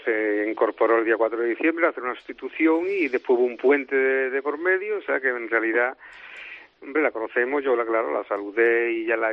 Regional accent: El Campillo, Andalusia, Spain; el Campillo, yo soy de allí, yo soy del Campillo. Entonces el Campillo es un pueblo minero, un pueblo tranquilo, donde nunca parece que ocurre nada

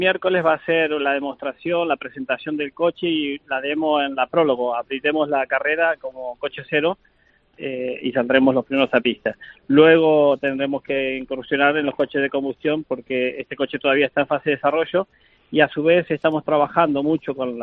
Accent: Argentina; now in Spain; soy argentino, no puedo evitarlo.

